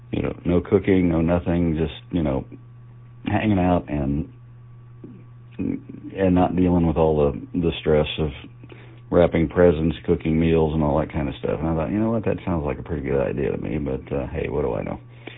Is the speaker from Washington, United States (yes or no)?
no; Indiana, United States; growing up in Indiana, I'm kind of used to a white Christmas